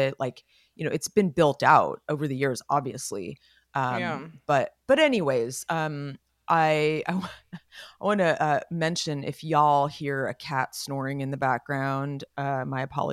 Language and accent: English; Los Gatos, California, United States; when we were growing up in Los Gatos, my dad like bought a piece of land in Mendocino